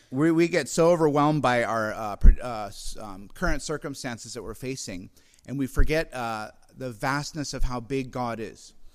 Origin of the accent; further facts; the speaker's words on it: Carmel Valley, California, United States; we have this Facebook page for my hometown, it's called Carmel Valley Locals, and there's like 5,000 to 7,000 people.